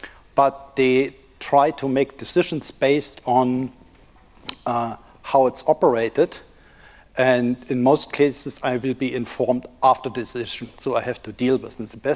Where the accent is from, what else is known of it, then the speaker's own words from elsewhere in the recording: East Germany, Germany; I'm from East Germany, so I should be able to speak Russian, but I can't.